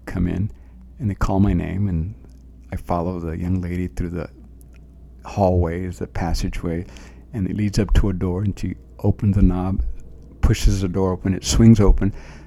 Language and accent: English; Texas, United States; born there; I mean, I was born in Texas, in the States, in this country.